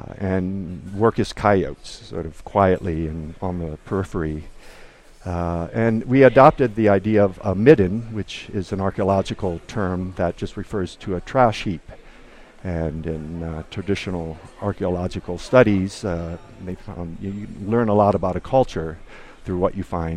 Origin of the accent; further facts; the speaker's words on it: Ohio, United States; And growing up in Ohio, there were certain practices that were similar.